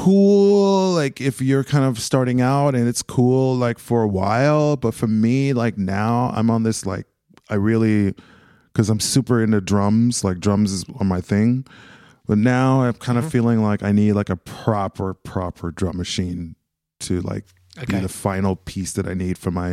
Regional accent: United States; moved away; as an American, as artist coming here

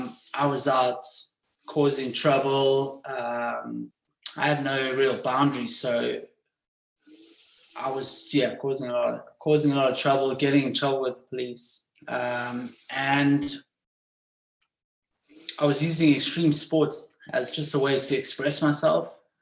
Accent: Johannesburg, Gauteng, South Africa; I was born in Johannesburg, and it was just a different world. South Africa, it's a fantastic, beautiful country.

